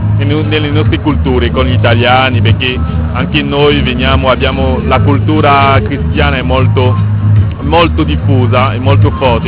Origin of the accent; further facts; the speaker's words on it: Cameroon; now in Italy; Dal Camerun.